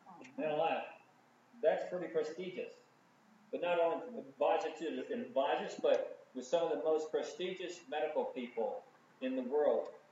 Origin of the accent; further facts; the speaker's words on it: United States; I copped it as an American. Because because I'm an American, I am oil thirsty.